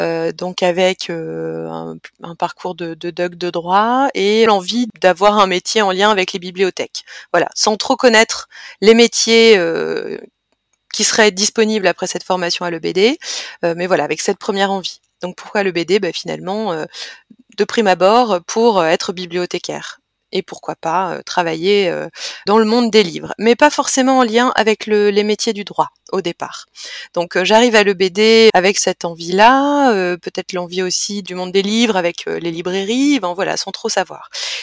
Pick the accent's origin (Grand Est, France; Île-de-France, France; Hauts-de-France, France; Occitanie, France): Hauts-de-France, France; tout en sachant que je suis nordiste